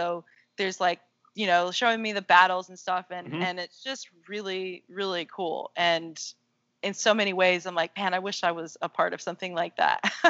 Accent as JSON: {"language": "English", "region": "Georgia", "country": "United States", "said": "we decided at that point, like, maybe we'll go back to Georgia because we're both from Georgia."}